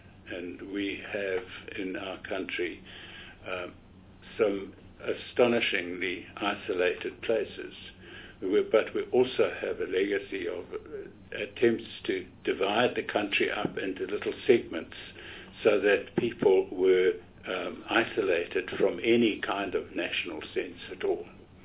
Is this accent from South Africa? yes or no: yes; Kimberley, Northern Cape, South Africa; apart from growing up in Kimberley, I've done a lot of work in the Northern Cape